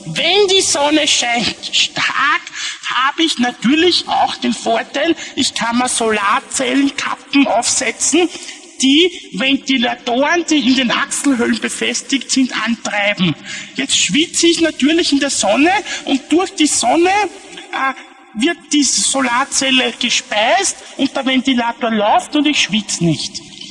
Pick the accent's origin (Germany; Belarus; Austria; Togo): Austria; Carinthia; Bei uns in Kärnten sagt man statt Beutel, Beidel.